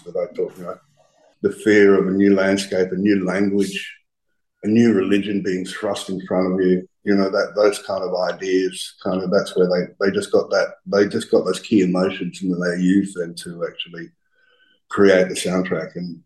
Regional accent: Central Australia, Australia; I'm from Central Australia.

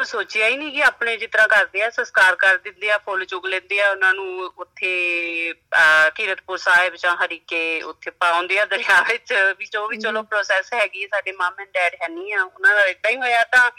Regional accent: Punjab, India; ਮੈਂ ਪੰਜਾਬ ਤੋਂ ਮੈਂ ਬਿਲੋਂਗ ਕਰਦੀ ਹਾਂ

